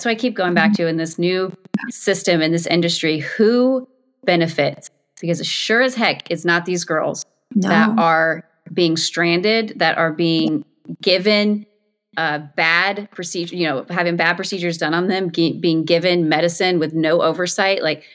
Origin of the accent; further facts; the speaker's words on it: Kentucky, United States; in states where they don't have physical abortion facilities, like my home state of Kentucky.